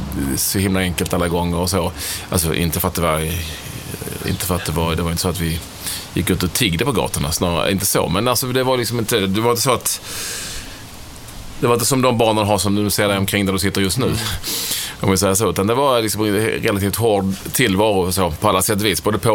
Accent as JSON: {"language": "Swedish", "town": "Malmö", "region": "Skåne", "country": "Sweden", "tie": "born or raised there", "also_born_or_lived": "Landskrona", "said": "jag flyttade till Malmö tidigt och liksom uppväxt där. Får man väl ändå säga. Jag är där, jag uppväxt där. Gick i skola"}